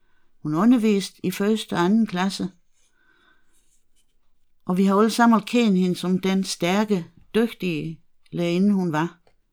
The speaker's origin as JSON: {"language": "Danish", "town": "Bollerslev", "region": "Region of Southern Denmark", "country": "Denmark", "said": "Jeg bor også i Tåsborg. Jeg er fra Bollesl."}